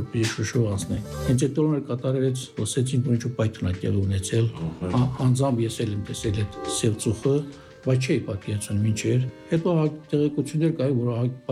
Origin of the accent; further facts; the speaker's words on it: Martuni, Nagorno-Karabakh, Azerbaijan; քանի որ ես մարտունեցի եմ, մարտունեցի ոգին անկոնտրոլ է միշտ եղել